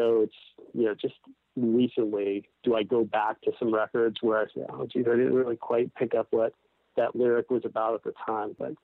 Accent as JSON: {"language": "English", "town": "Miami", "region": "Florida", "country": "United States", "tie": "born or raised there", "also_born_or_lived": "New Jersey", "said": "I'm actually from the States, originally from New Jersey, and then grew up mostly in the South Florida area, in the Miami area."}